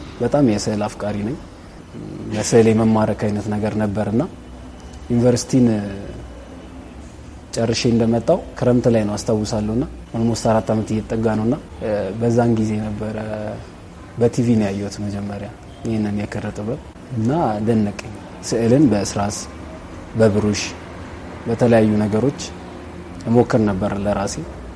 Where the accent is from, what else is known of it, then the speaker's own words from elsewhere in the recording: Addis Ababa, Ethiopia; ተወልጄ ያደግኩት አዲስ አበባ ነው። ከኬጂ እስከ 10ኛ ክፍል ሰላም የህፃናት ማሳደጊያ መንደር ብዙዎች ያውቁታል፣ ታዋቂ ትምህርት ቤት ነው። እዛ ነው እስከ 10 የነበረኝን ትምህርት የጨረስኩት።